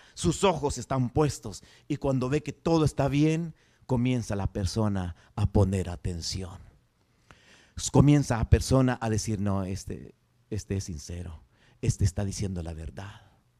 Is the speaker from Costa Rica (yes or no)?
no; El Salvador; Yo soy salvadoreño, por eso... por ser del Salvador